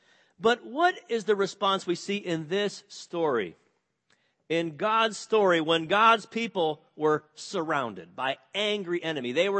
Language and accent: English; Midwest, United States; I'm from the Midwest. I mean, I was a suburban kid, so I didn't know anything about this to begin with.